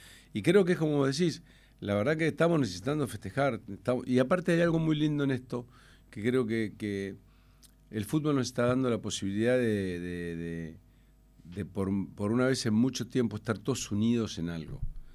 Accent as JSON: {"language": "Spanish", "town": "Torcuato", "region": "Buenos Aires Province", "country": "Argentina", "tie": "born or raised there", "lives_now": "Buenos Aires, Argentina", "said": "yo me fui de Torcuato, me crié allá y me fui de allá, me independicé, o sea, me fui a vivir solo a los 18, ya trabajando y demás, así que, pero pasé mi vida en Torcuato, me siento torcuatense, digamos."}